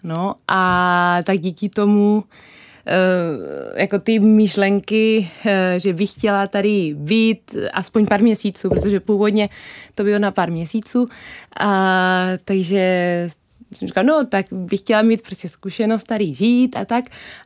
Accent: Buenos Aires, Argentina; Czech is a second language; now in Czech Republic; já pocházím z Buenos Aires, což je obrovské město. My máme oficiálně tam 3,5 milionu, ale pokud počítáme taky ty předměstí, takže je to 12 milionů.

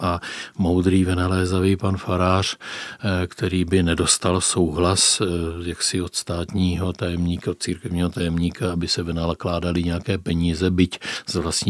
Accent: Brno, South Moravian Region, Czechia; A to říkám s vědomím, že jsem Jihomoravan a Brňan.

